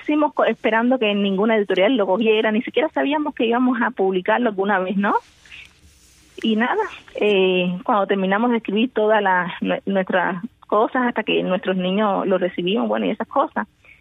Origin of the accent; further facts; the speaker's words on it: Cuba; moved away; nosotros salimos de Cuba porque era difícil para personas como nosotros, ¿no?